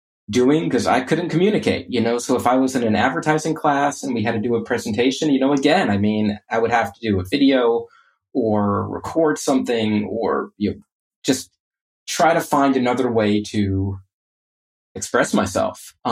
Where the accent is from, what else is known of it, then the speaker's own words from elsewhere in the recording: Orlando, Florida, United States; growing up in Orlando, like we went to the parks a lot, and it just became something that that became a huge passion of mine.